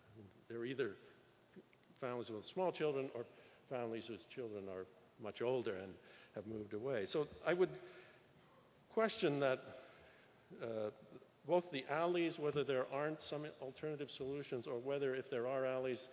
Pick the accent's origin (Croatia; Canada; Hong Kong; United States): Canada; And I'm from Canada, which has a really tough climate. And I lived in a rural area.